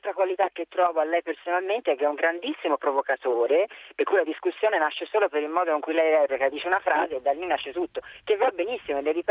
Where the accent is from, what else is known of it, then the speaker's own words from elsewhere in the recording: Tuscany, Italy; mi scusi la schiettezza estrema da toscana